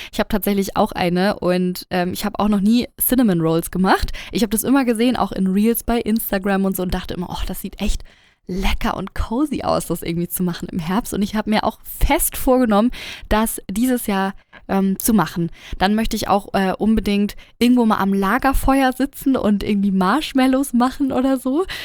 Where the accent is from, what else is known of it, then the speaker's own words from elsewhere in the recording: Northern Germany, Germany; Und ich komme ja aus dem Norden